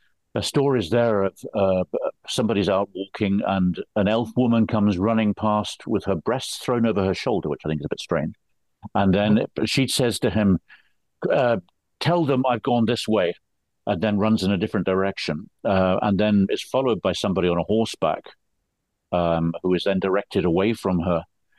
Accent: United Kingdom; No, once a Brit, you never cease to become a Brit, do you?

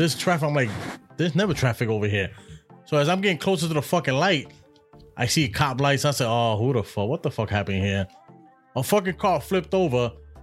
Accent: New York, United States; I'm from New York, so if you drive in New York, you can drive anywhere.

